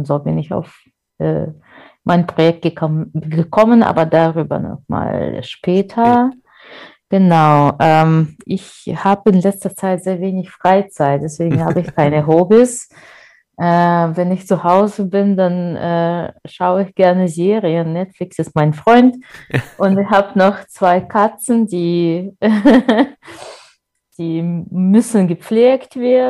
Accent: Omsk, Omsk Oblast, Russia; German is a second language; now in Göttingen, Germany; ich komme ursprünglich aus Russland, aus einer Großstadt in Sibirien, Omsk. Das liegt an der Grenze mit Kasachstan. Mhm. Also ganz weit weg, 5000 Kilometer von hier entfernt. Und bin hier in Deutschland seit 2015

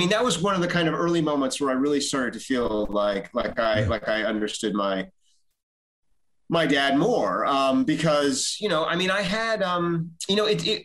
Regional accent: United States; for me, growing up in America, it was a very kind of special thing.

